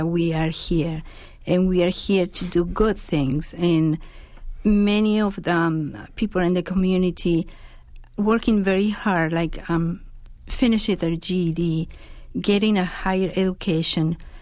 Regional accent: Chile; now in Green Bay, United States; Well, I am from Chile

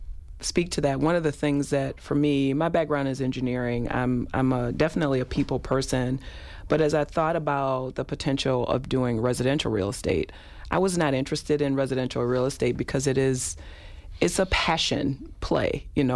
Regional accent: Detroit, Michigan, United States; And I grew up in Detroit where we had a big J.L. Hudson's building, and it was an experience.

